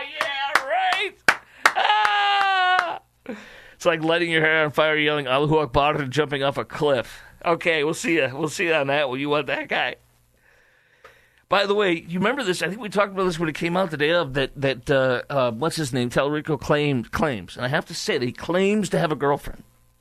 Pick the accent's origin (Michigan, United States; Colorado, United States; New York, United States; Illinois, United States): Illinois, United States; Chicago; You know, I'm born and raised in Chicago